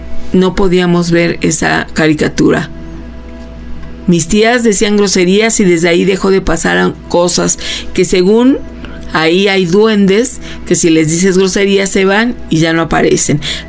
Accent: Xalapa, Veracruz, Mexico; Soy de Jalapa, Veracruz, y cuando era niño en México una vez nos dejaron solos

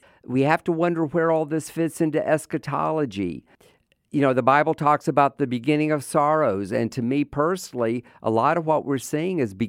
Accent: United States; I mean, yes, as an American, those things are important.

